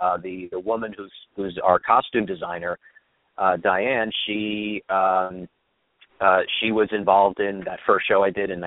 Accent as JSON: {"language": "English", "town": "Leonia", "region": "New Jersey", "country": "United States", "tie": "born or raised there", "said": "Both myself and my sister, when we grew up in Leonia, we were active members of the Leonia Players Guild"}